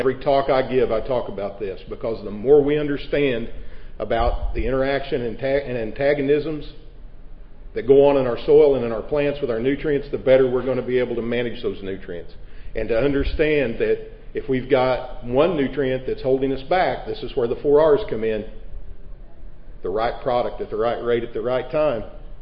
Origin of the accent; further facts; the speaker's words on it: Indiana, United States; moved away as an adult; now in Illinois, United States; I am from Southern Illinois. I'm actually from Southern Indiana, but I moved to Southern Illinois about 25 years ago.